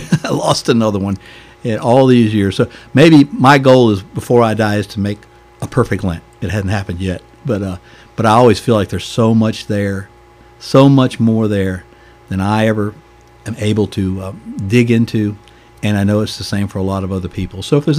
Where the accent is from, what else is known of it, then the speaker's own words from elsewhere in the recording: the South, United States; accent: Southern American; I get up there with my Southern American accent, and they looked at me like, what?